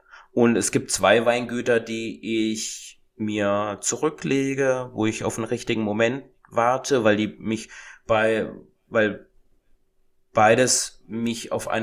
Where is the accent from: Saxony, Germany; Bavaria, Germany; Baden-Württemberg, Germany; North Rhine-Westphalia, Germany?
Baden-Württemberg, Germany; Breisach; ich komme aus Breisach, also da Breisgau, Kaiserstuhl, Freiburg-Gegend.